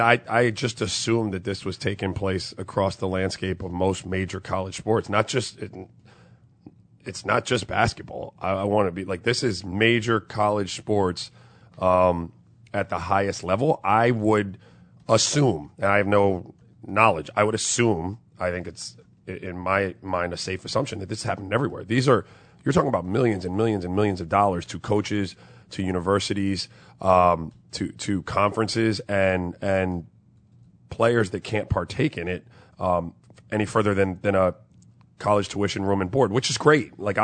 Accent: St. Croix, U.S. Virgin Islands; also born or lived in Miami, United States; I grew up in tropical weather, man. I grew up in St. Croix in Miami.

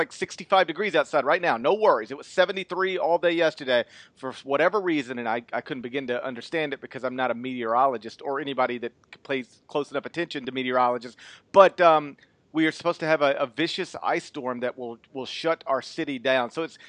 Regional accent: the South, United States; again, I'm from the South. I live in the South.

